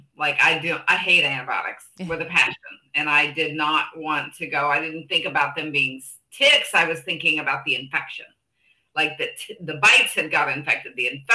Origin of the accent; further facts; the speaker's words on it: Missouri, United States; I went to Missouri to visit family, and I grew up in Missouri.